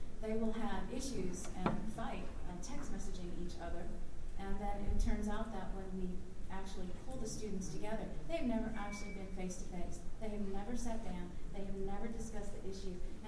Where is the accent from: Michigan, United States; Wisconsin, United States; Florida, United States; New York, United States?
New York, United States; now in Georgetown, United States; Coming from New York, I consider them to be rural, but they're considered to be urban.